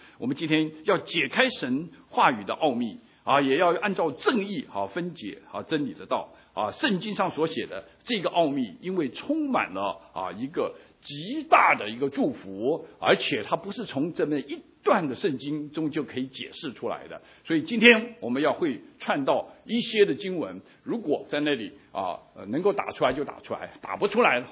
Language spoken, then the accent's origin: Chinese; China; now in United States; 是我们从中国来的